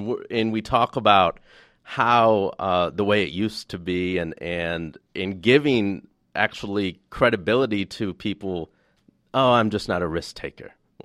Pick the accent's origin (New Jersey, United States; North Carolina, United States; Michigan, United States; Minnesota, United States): Michigan, United States; Flint; I've seen them physically growing up in Flint, Michigan, when we don't address the real issues.